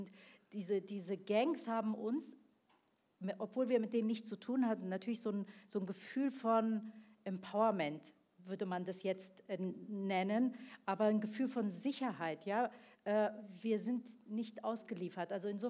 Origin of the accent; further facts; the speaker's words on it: Berlin, Germany; Also ich bin ja im Wedding aufgewachsen